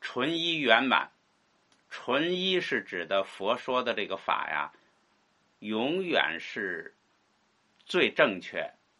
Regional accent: China; 我们中国人是喜欢以文字为本，哎，叫文。

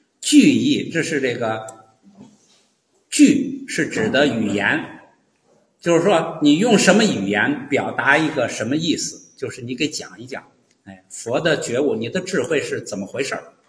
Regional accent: China; 我们中国人读的时候就很简单了

